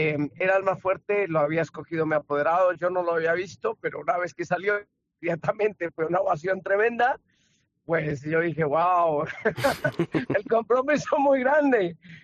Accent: Colombia; Es una obligación moral con mi tierra colombiana, con lo que estamos pasando y lo que tenemos que padecer de la intolerancia de mucha gente.

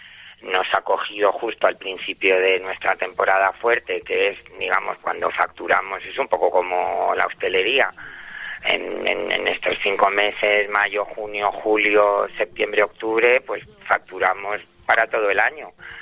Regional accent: Madrid, Community of Madrid, Spain; Pues yo soy un modista madrileño, como muchos otros, que sale en un programa, nada más.

